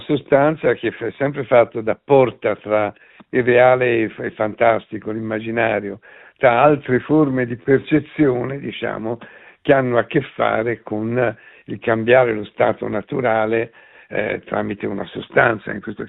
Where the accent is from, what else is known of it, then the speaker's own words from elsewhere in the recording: Lamole, Tuscany, Italy; Io vengo dalla Toscana, da piccolo abitavo anche a Lamole. Lamole è un piccolo paese del Chianti, produttore di vino.